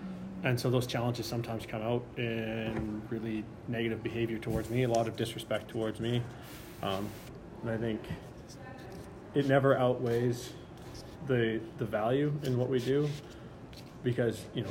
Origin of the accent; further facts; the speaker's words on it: Castlegar, British Columbia, Canada; and I grew up in Castlegar, so it was a nice way to get home.